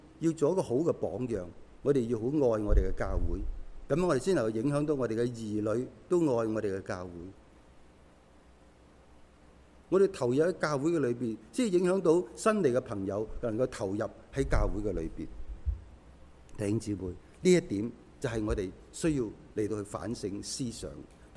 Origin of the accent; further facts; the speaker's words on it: China; 所以我们中国人会这样，麻雀虽小